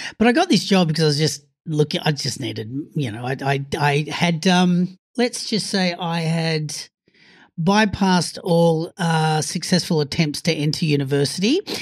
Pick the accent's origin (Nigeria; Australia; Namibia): Australia; Sydney, New South Wales; I grew up in Sydney, Australia, down in the Shire